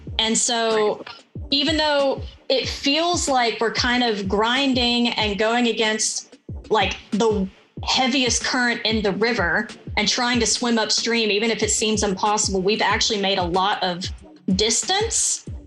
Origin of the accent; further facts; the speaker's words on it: Southern Appalachia, United States; Yeah, even though I grew up in Southern Appalachia, but whatever.